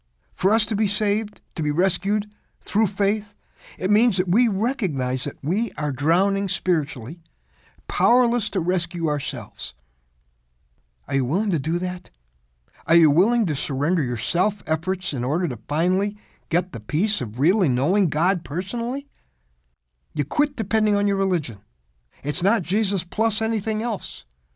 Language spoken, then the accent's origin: English; Lake Michigan area, United States; I grew up around Lake Michigan, and when I was little, I used to go in it.